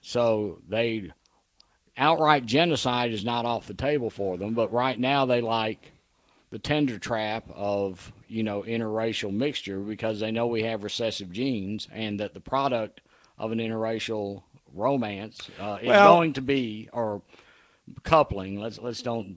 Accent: Minnesota, United States; born there; My father, for example, I was born in Minnesota.

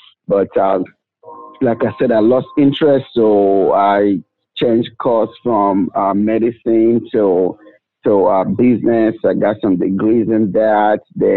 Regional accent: Nigeria; moved away as an adult; now in United States; I was already in medical school in Nigeria. I'm originally from Nigeria.

